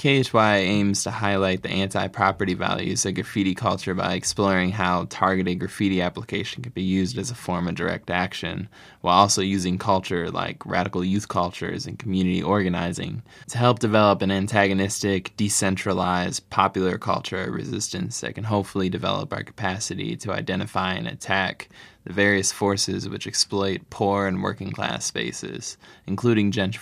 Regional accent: California, United States; All the people involved in this project at this time are born and raised in the Bay Area.

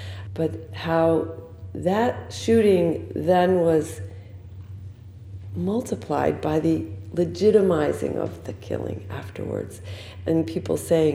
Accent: Bronx, New York, United States; Epiphany and her mother Amelia moved from the Bronx, which was a bonding point for us because I'm also from the Bronx.

